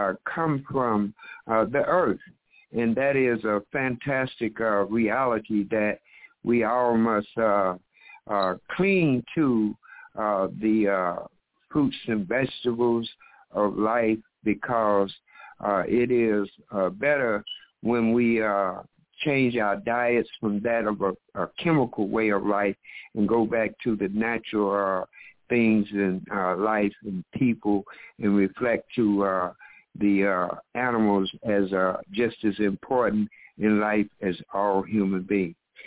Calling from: Chicago, Illinois, United States; Grand Rising … I'm calling from Chicago

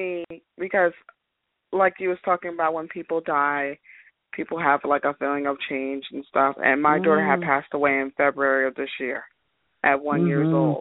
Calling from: New York, United States; I'm calling from New York.

